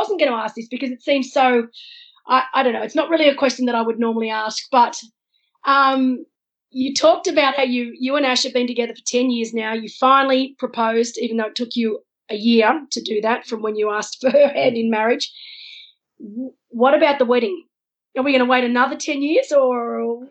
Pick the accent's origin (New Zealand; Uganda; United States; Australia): Australia; Wollongong, New South Wales; And I'm from Wollongong originally, so down on the south coast of Sydney.